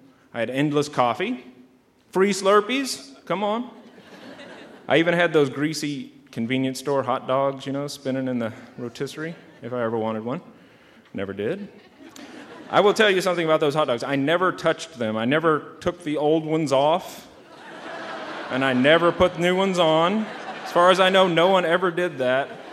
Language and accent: English; Texas, United States; I told you I grew up in Texas.